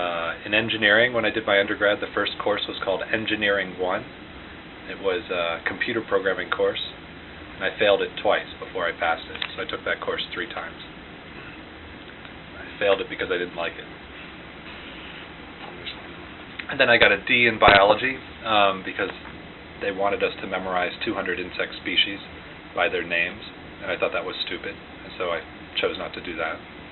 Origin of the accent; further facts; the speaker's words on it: Pennsylvania, United States; Pennsylvania. Near Valley Forge, Pennsylvania.